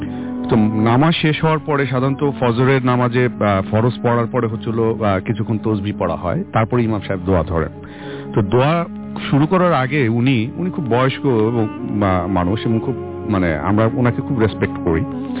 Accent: Tangail, Dhaka Division, Bangladesh; সেটা আমার হোমটাউন, যেটা আমার হোমটাউন টাঙ্গাইল।

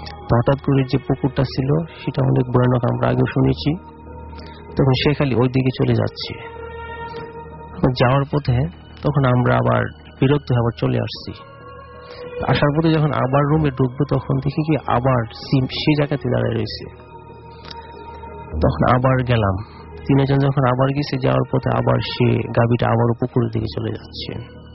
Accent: Nikli, Dhaka Division, Bangladesh; আমি কিশোরগঞ্জ থেকে আসছি, আমাদের নিকলী উপজেলা সাতির চৌগ্রাম থেকে।

